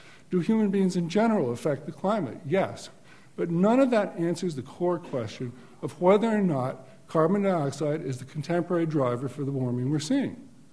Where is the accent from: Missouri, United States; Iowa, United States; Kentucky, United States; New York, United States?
New York, United States; Long Island; also born or lived in California; I grew up in Long Island, and when I was a kid, we always had days off from school for hurricanes.